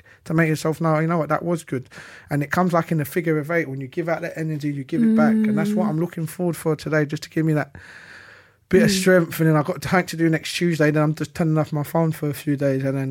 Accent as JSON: {"language": "English", "town": "East End", "region": "London", "country": "United Kingdom", "said": "We're from East End. Like, we're different."}